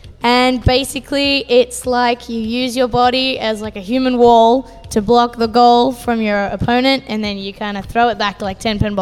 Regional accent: Sydney, New South Wales, Australia; I'm from Sydney, specifically Northern Sydney.

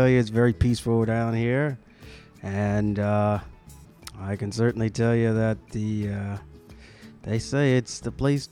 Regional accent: Pennsylvania, United States; I am from Pennsylvania, yes.

